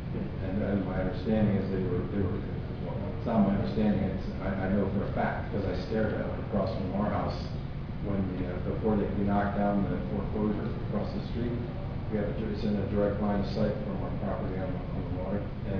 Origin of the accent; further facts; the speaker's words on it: Ohio, United States; I'm from Ohio, so this is like heaven for me